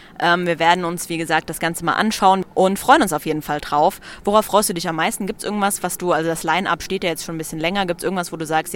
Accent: Saarland, Germany; des ersten Redener Bierfestivals bei uns im Saarland.

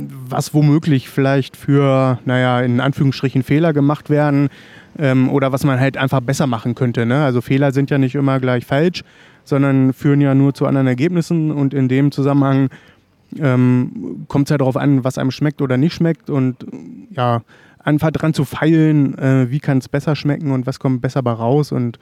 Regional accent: Hattorf am Harz, Lower Saxony, Germany; Ich komme aus Hattorf am Harz. Das muss ich nicht weiter erläutern. Das ist halt so ein kleines Dorf am Rande des Harzes.

